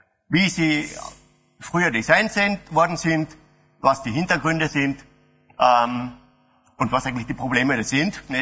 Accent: Graz, Styria, Austria; Ich komme aus Graz, Österreich, wie man vielleicht am Dialekt hört.

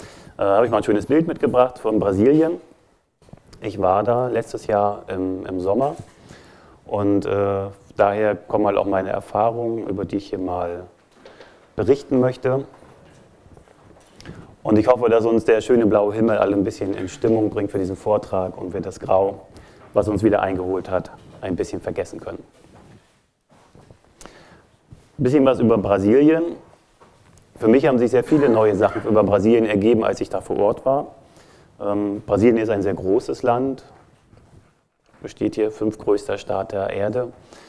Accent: Hamburg, Germany; ich komme aus Hamburg.

